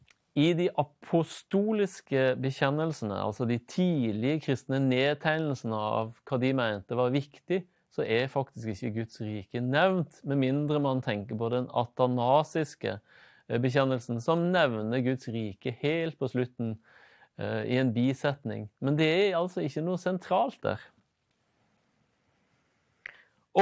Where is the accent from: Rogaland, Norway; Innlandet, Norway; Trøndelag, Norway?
Rogaland, Norway; Stavanger; born there; Jeg er født i Stavanger